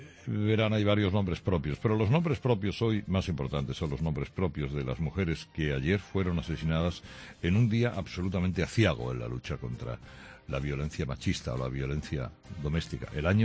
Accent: Mataró, Catalonia, Spain; o al menos yo así cuando era chico, allí en Mataró.

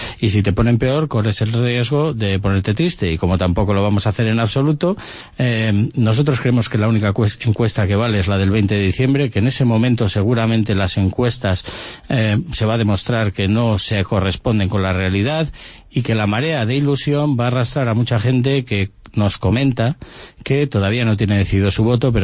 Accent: Palencia, Castile and León, Spain; somos nacidos en Palencia, vivimos y trabajamos habitualmente en Palencia, desarrollamos profesionalmente nuestra actividad aquí

